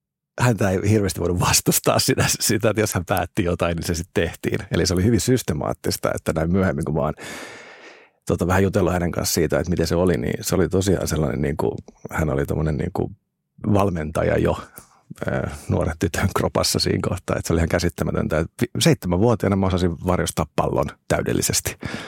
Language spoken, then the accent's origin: Finnish; Turku, Southwest Finland, Finland; now in Helsinki, Finland; No mä oon lähiölapsi tuolta Turun Runosmäestä. Elikkä jotenkin se on tosi jotenkin sellainen iso osa identiteettiä yhä edelleen, vaikka nyt olen Helsingissä enemmän asunut joku Turussa.